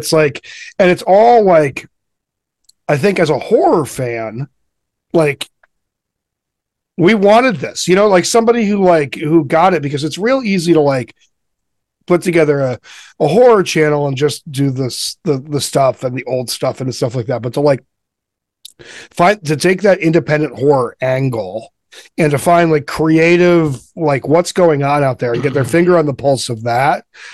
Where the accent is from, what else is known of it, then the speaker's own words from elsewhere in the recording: Conifer, Colorado, United States; I grew up in Colorado too. That's crazy. I grew up in I grew up in Conifer.